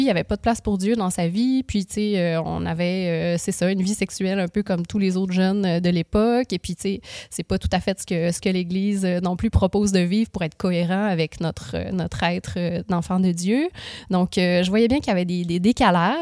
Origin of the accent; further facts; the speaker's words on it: Quebec, Canada; now in Quebec City, Canada; moi, je viens de la campagne, je viens du Lac-Saint-Jean, un petit village, et puis je suis déménagée à Québec pour venir au cégep